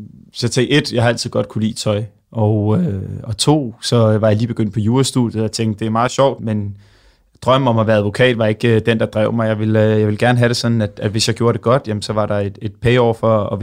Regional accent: Snekkersten, Capital Region of Denmark, Denmark; Og så starter vi egentlig op i Helsingør, hvor jeg er fra. Jeg er fra Snekkersten.

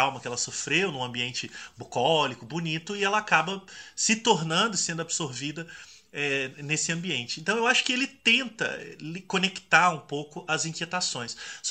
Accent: Minas Gerais, Brazil; Eu sou mineiro, né, gente?

